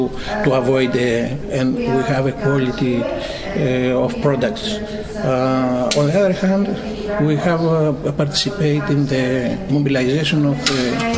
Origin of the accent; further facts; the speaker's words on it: Greece; English is a second language; I am from Greece.